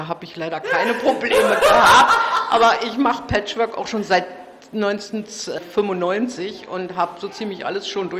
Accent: Brandenburg, Germany; ich komme aus dem Havelland, westlich von Berlin

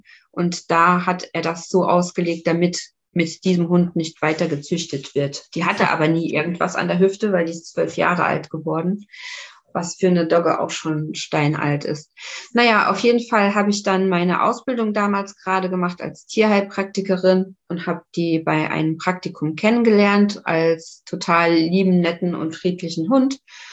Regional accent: Saarbrücken, Saarland, Germany; now in Lübeck, Germany; ich komme ja eigentlich aus Saarbrücken und bin dann nach Lübeck gezogen.

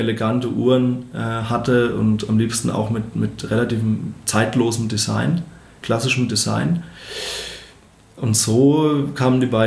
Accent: Obereschenbach, Bavaria, Germany; Also ich komme aus Obereschenbach, das ist bei Hammelburg. Hammelburg ist die älteste Weinstadt Frankens. Und mein Elternhaus ist auch direkt unterhalb vom Weinberg. Ja, wir sind keine Winzerfamilie

